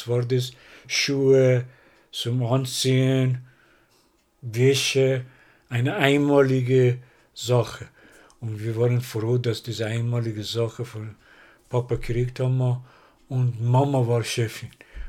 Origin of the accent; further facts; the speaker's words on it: Iran; German is a second language; Aber bei meiner Kindheit in Persien, wir haben bis 10. Lebensjahr in einer anderen Stadt gewohnt, wo ich geboren bin.